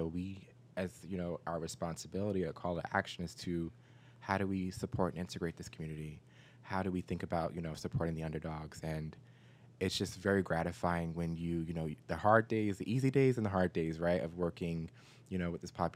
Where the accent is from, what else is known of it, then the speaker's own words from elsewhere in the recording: Newark, New Jersey, United States; Growing up, I'm originally from Newark, and growing up, I just knew you go to school and, you figure it out.